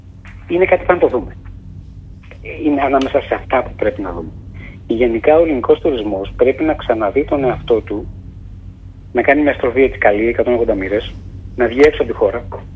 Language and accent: Greek; Eastern Macedonia and Thrace, Greece; Ανατολική Μακεδονία και Θράκη, που είναι και η πατρίδα μου, δεν υπάρχει.